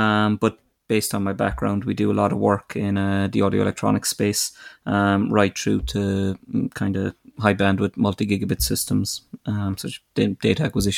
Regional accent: Munster, Ireland; So you might tell from my accent, I'm Irish, but so I'm from the south of Ireland, southwest of Ireland, County Kerry.

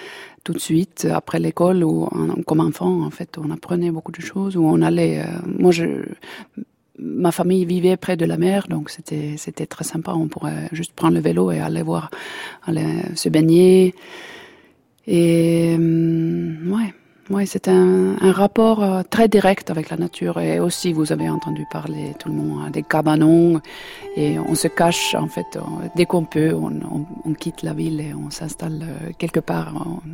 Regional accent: Helsinki, Uusimaa, Finland; En fait, j'ai grandi à Helsinki et j'ai fait beaucoup d'études dans les pays différents. Et je suis revenue à Helsinki

